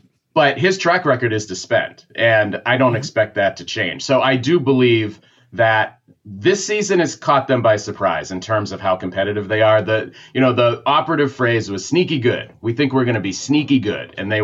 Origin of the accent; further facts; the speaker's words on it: Massachusetts, United States; accent: Boston; oh, there was my Boston accent.